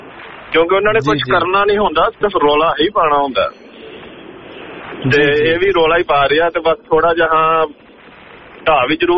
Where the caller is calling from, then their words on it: Melbourne, Victoria, Australia; Melbourne ਤੋਂ ਜੀ